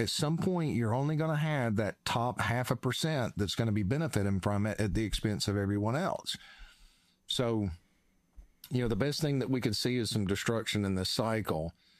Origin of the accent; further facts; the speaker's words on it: Georgia, United States; I'm from North Georgia.